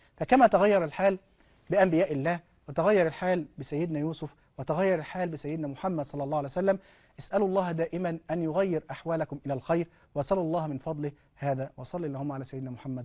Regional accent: Egypt; انت عارف عندنا في مصر مثلا جبل المقطم ولا في جبل احد في السعودية ولا غيره

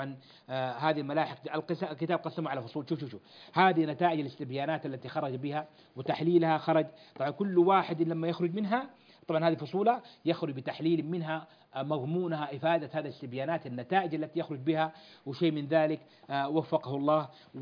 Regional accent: Saudi Arabia; عندنا في المملكة العربية السعودية

